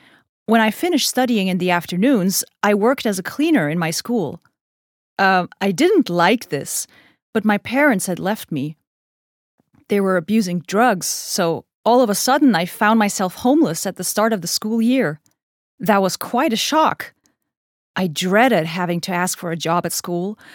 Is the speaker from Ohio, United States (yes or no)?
no; South Carolina, United States; My hometown rallied around me and raised the money to get me to Boston so that I could see the university. One of the teachers traveled with me, because I had never taken a plane or a subway and had never really been outside South Carolina.